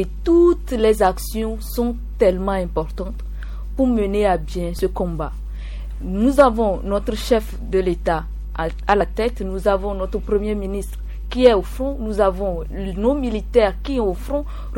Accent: Togo; tant que Togolais

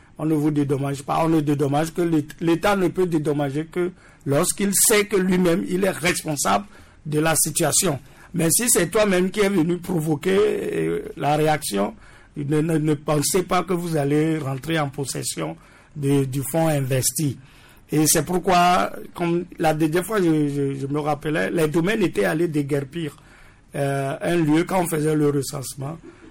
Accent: Togo; Moi-même, je suis togolais et le Togo n'est pas le seul où la terre appartient au privé.

